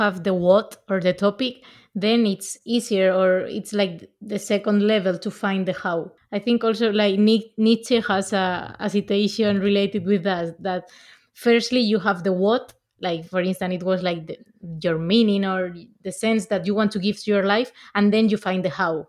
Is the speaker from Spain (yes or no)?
yes; Madrid, Community of Madrid, Spain; Well, let's say that I'm from South Madrid, uh-huh. But my heart is from Galicia.